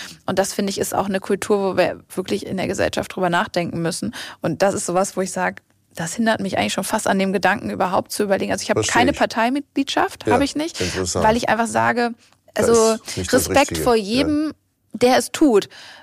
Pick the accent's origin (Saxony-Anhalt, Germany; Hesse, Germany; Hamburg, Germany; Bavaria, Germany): Hamburg, Germany; Nun komme ich aus Hamburg